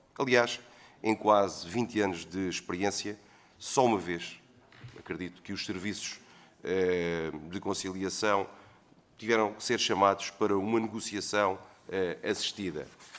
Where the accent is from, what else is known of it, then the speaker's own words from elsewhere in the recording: Setúbal, Portugal; acompanho com muita atenção tudo aquilo que tem a ver com a região de Setúbal, de onde sou natural e onde resido